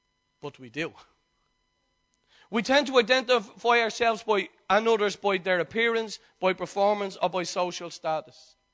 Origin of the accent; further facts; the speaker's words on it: Dublin, Leinster, Ireland; remember when we were all growing up in Dublin